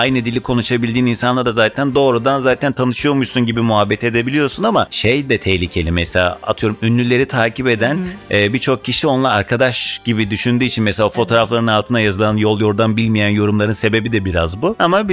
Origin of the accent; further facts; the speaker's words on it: Istanbul, Turkey; Ben hep İstanbul'daydım.